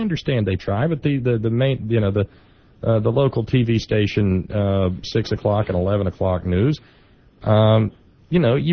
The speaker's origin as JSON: {"language": "English", "region": "West Virginia", "country": "United States", "said": "I figure I'm an American. I'm a West Virginian. I love my country."}